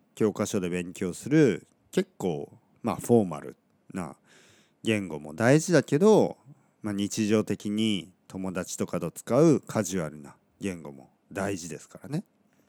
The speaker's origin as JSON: {"language": "Japanese", "region": "Oita", "country": "Japan", "said": "僕は東京出身じゃないですよね。僕の出身は九州の大分県です。そして大学生まではこういう話し方はできなかった。"}